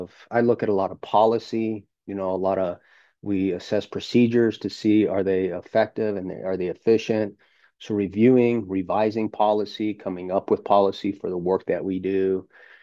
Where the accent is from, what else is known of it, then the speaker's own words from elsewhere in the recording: Las Vegas, Nevada, United States; I'm from Las Vegas, born and raised here